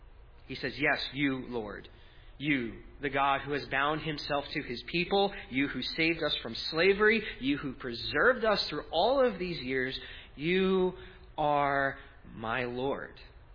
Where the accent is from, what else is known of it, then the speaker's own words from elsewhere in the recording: New Jersey, United States; now in Sunnyvale, United States; I growing up in New Jersey, I just read about the people in Silicon Valley